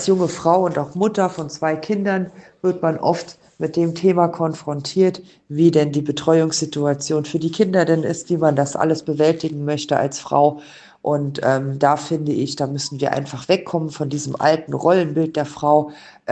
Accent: Nalbach, Saarland, Germany; Mir liegen ganz viele Themen am Herzen für Nalbach, für meine Heimatgemeinde

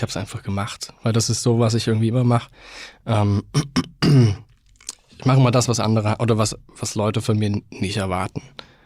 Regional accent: Chemnitz, Saxony, Germany; Ich bin in Chemnitz groß geworden, das ist ja auch die Metropole schlechthin.

